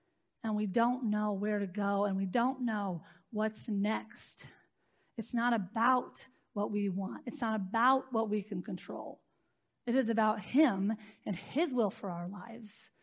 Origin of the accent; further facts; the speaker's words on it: United States; We've grown up with a president and freedom. We don't have to bow down to the president. We're American, right?